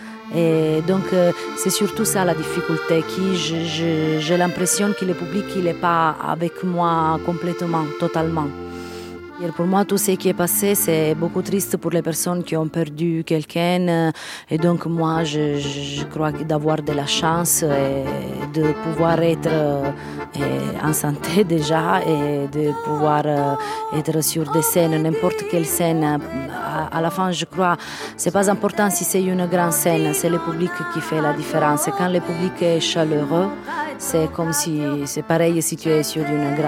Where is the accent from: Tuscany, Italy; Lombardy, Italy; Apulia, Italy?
Apulia, Italy; French is a second language; Je viens du sud d'Italie, ça veut dire les Pouilles, ou mieux, le Salento, qui c'est la dernière partie des Pouilles. Bon, j'habite un peu de chez moi, parce que c'est toujours chez moi le Salento, et un peu à Marseille, l'hiver.